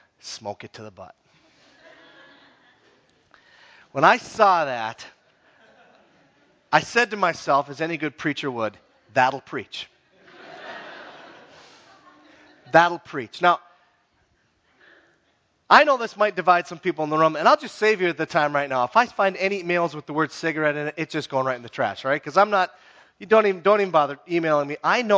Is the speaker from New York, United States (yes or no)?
no; Minnesota, United States; And I'm from the Iron Range, man. It just was a cloud of haze everywhere. Church basements, cloud of haze.